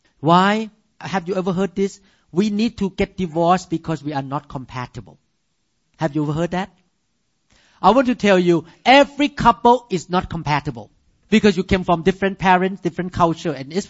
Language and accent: English; Montana, United States; But I like 65 because I grew up in Montana.